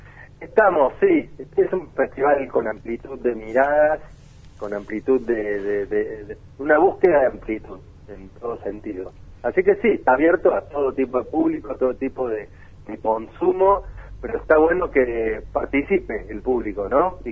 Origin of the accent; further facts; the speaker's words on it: Córdoba, Argentina; now in Buenos Aires, Argentina; No, para nada, inclusive yo soy cordobés.